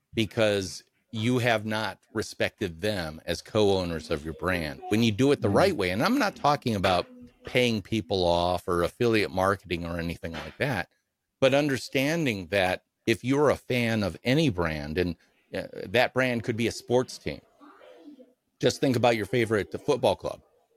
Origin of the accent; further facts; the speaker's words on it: Wisconsin, United States; I grew up here in Wisconsin.